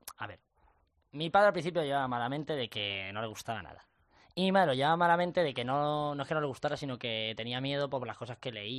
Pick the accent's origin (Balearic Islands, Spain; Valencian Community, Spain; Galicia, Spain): Balearic Islands, Spain; Palma; Yo soy del Rafal, del barrio del Rafal, que está